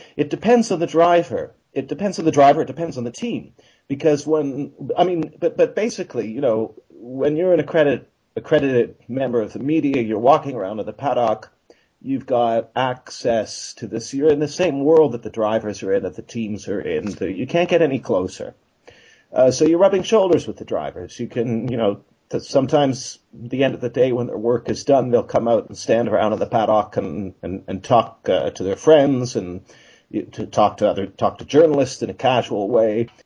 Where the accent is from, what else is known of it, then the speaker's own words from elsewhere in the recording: Toronto, Ontario, Canada; also born or lived in Ottawa; I'm from Toronto, although I grew up a little bit in Ottawa as well.